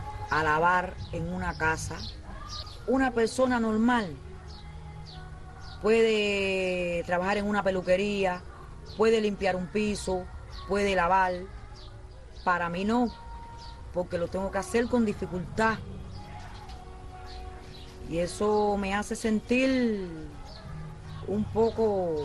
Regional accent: Santiago de Cuba, Cuba; now in Havana, Cuba; Emigré de Santiago para acá porque las condiciones económicas de Oriente no es igual a la de La Habana.

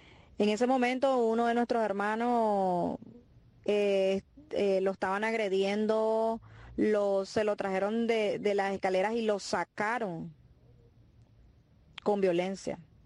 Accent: Nicaragua; moved away as an adult; now in Panama; Y quiero que tengan conocimiento de lo que está aconteciendo aquí en Panamá, nosotros los exiliados nicaragüenses.

